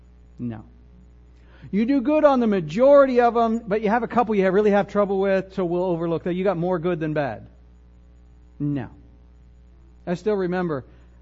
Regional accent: United States; And of course, I'm a Christian. I'm an American. I was baptized as a baby.

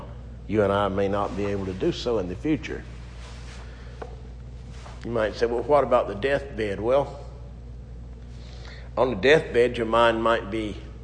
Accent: the South, United States; I'm a Southerner and humbly grateful for God's many mercies to our Southern people

